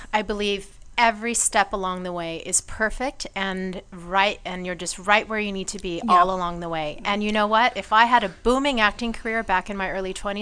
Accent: Long Beach, California, United States; I'm from Long Beach.

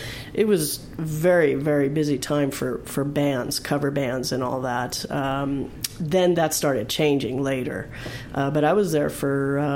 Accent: Hollywood, California, United States; born and raised in Hollywood. And then I took my band to the local club scene in Hollywood

